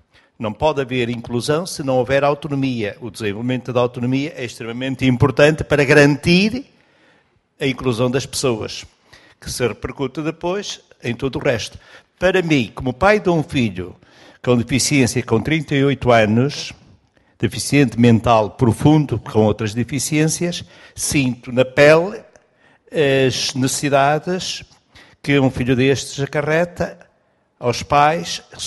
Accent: Coimbra, Centro, Portugal; Eu venho de Coimbra

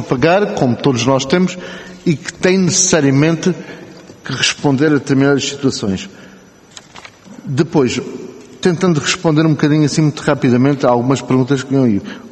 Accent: Portugal; Nós, enquanto portugueses, temos sempre esta condição do fatalismo.

